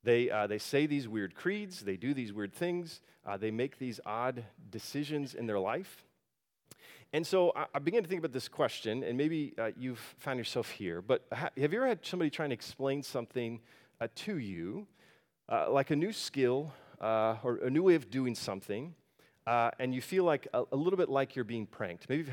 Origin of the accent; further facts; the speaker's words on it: Florida, United States; Growing up in Florida, everybody learns to swim because there's water everywhere